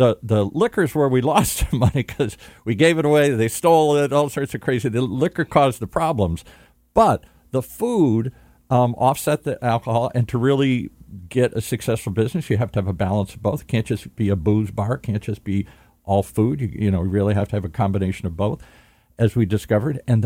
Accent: Michigan, United States; I grew up in the Midwest, as I said, in Michigan. You know, we had meat and potatoes.

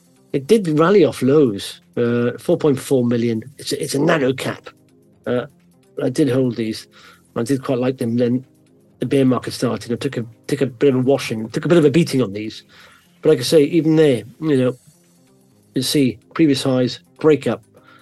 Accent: Wales, United Kingdom; I'm from Wales.

